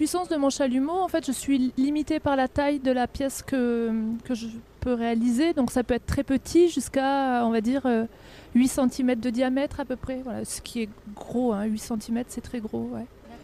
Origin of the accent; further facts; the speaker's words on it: Bourges, Centre-Val de Loire, France; vu que je suis de Bourges, dans le nord de la France.